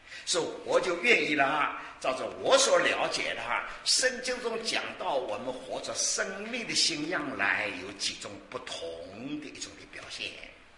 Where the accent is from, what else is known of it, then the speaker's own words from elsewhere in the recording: Jiangsu, China; 我是江苏人，我那人是东北人，南北籍的